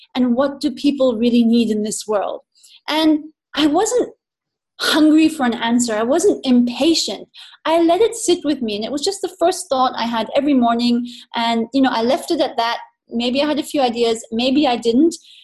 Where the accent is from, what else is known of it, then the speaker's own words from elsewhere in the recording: Nepal; also born or lived in Bangkok, Thailand / India / Hong Kong; So I was born in Thailand, in Bangkok, and I grew up in Nepal mainly, and then India, Hong Kong. So Southeast Asia.